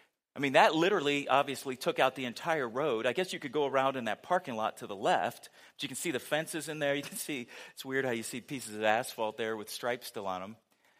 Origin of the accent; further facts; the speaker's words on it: California, United States; growing up in California, it's funny, if you grow up there, you expect, they joke around about the season in California.